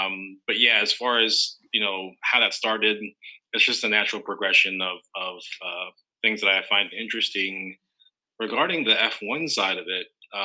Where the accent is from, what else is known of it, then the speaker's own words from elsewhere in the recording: Florida, United States; growing up, I grew up kind of in South Florida, surrounded by very cool cars and fast cars and motorcycles.